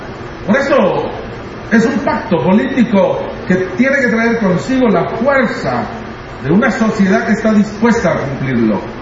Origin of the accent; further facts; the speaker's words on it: Guatemala; Spanish is a second language; now in La Paz, Bolivia; Lo hice inicialmente en mi idioma, yo soy de Guatemala y vivo ahora en La Paz